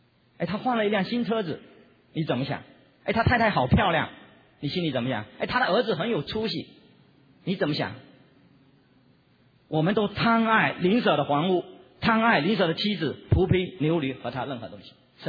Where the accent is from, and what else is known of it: China